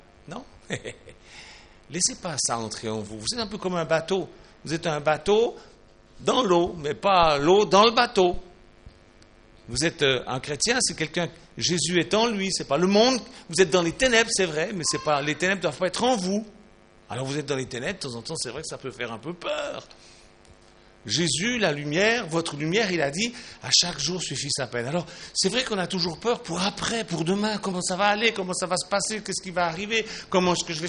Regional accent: Switzerland; Chez nous, en Suisse

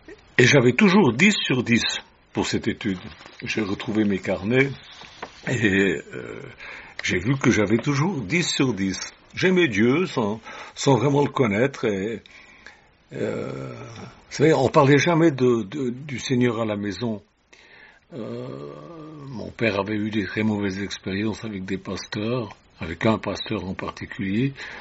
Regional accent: Switzerland; Alors, je suis suisse, j'étais protestant, faisant partie de l'Église nationale

